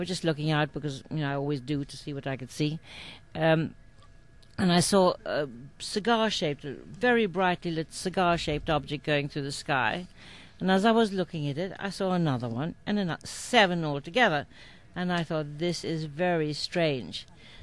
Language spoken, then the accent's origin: English; Boyle, Connacht, Ireland; just outside of Boyle, which is my hometown.